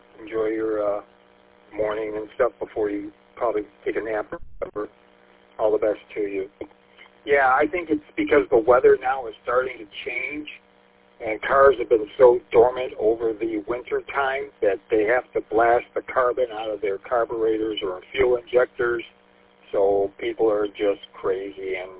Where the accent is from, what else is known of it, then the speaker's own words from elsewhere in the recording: St. Clair Shores, Michigan, United States; The Speedways in my hometown of St. Clair Shores that I remember were originally total gas stations before they converted.